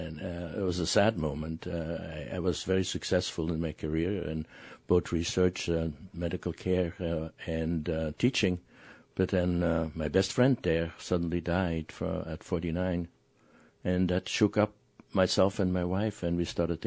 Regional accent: Antwerp, Flanders, Belgium; Originally from Belgium. Grew up in Antwerp.

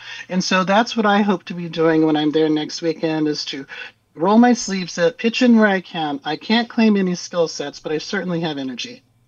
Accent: Sitka, Alaska, United States; And so I come from Sitka. I grew up down the street from our clan house.

